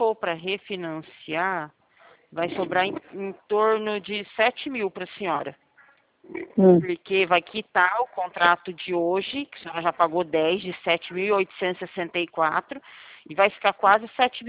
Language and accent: Portuguese; Regente Feijó, São Paulo, Brazil; Não, eu sou daqui de Regente, Presidente Prudente.